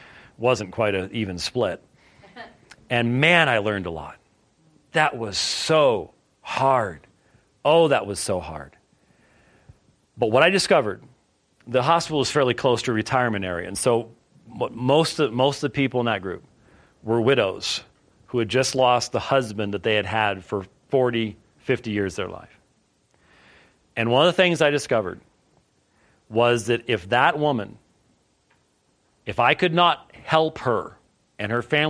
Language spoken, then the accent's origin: English; Scotland, United Kingdom; now in United States; as a Scotsman